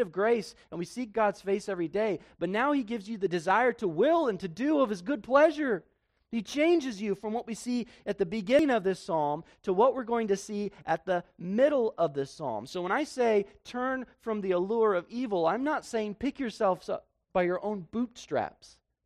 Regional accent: Colorado, United States; I grew up in Colorado, and often we'd go up to the mountains, and there were several tunnels.

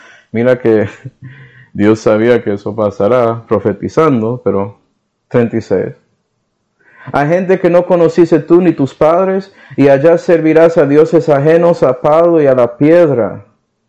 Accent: Puerto Rico; Como yo sí soy puertorriqueño, pero asimilé y soy más americano que nada.

